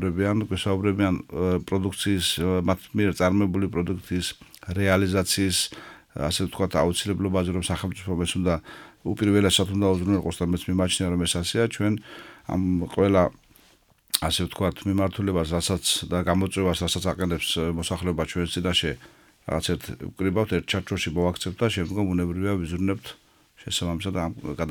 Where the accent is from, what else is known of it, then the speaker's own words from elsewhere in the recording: Shuakhevi, Adjara, Georgia; დავიბადე და გავიზარდე შუახევში, მუნიციპალიტეტში ვცხოვრობ ჩემს ოჯახთან ერთად შუახევში